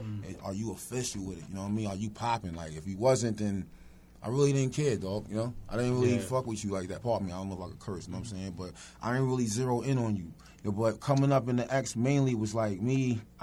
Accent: Bronx, New York, United States; Hey, born and raised in the X, you heard? Mm-hmm. Born and raised in the Bronx.

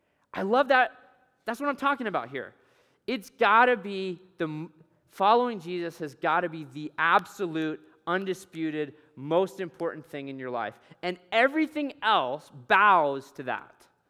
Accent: Alaska, United States; I grew up in Alaska, and so I run outside a lot in the wintertime

